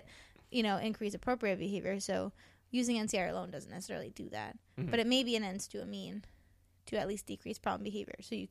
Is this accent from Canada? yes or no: yes; Canada; I'm just being Canadian right now